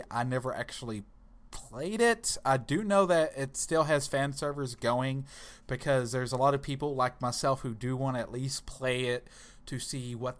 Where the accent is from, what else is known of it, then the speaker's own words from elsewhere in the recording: Tennessee, United States; I'm from Tennessee, and even that's fucked up.